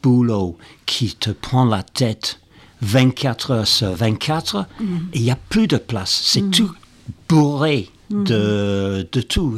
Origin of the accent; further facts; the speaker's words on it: Manchester, North West England, United Kingdom; born there; French is a second language; also born or lived in London; moi, je viens de Manchester. Donc, ça, c'était où j'étais né. Mais maintenant, je parle de j'étais à Londres.